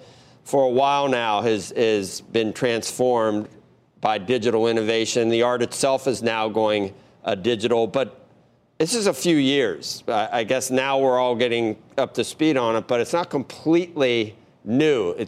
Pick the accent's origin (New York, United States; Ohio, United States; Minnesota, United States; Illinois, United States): Ohio, United States; Cincinnati; I'm from Cincinnati